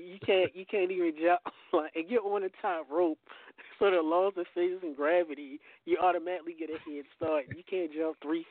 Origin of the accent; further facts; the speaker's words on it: Baltimore, Maryland, United States; No, brother, I'm from Baltimore. I'm Terps.